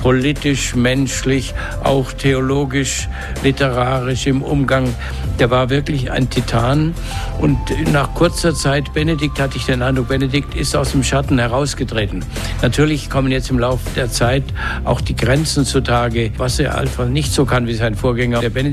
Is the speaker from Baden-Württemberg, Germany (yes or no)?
yes; Baden-Württemberg, Germany; Ich sage auch überall, dass ich ein Schwabe bin, obwohl ich in Baden geboren wurde. Aber ich bin dann mit 3 Jahren mit meinen Eltern nach Württemberg umgesiedelt, wo meine Großeltern wohnten, und fühle mich da sehr zu Hause. 25 Jahre Rom ist schön, aber meine Heimat ist im Schwabenland.